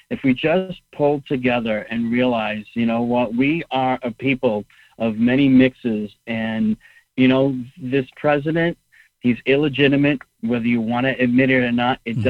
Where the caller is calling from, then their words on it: New Hampshire, United States; Hey, Will. … from New Hampshire. How are you?